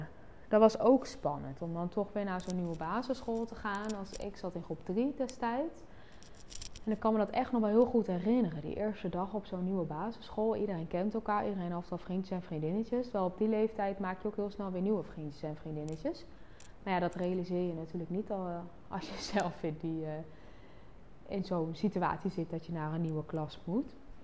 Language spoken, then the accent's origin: Dutch; Curaçao; born there; Ik ben geboren op Curaçao. Mijn ouders zijn allebei van Nederlandse nationaliteit.